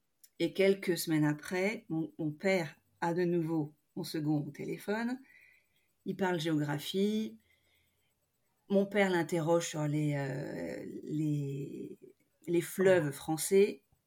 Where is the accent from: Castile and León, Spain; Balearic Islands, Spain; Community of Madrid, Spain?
Community of Madrid, Spain; Madrid; also born or lived in Los Angeles, United States; moi, mes parents, ils sont français. Bon, j'ai grandi à Madrid, j'ai grandi à Los Angeles, mais je parle français.